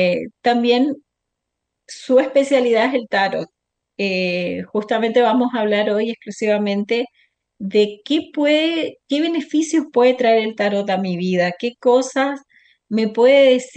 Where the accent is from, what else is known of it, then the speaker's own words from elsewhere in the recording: Oberá, Misiones, Argentina; Soy de Overa Misiones.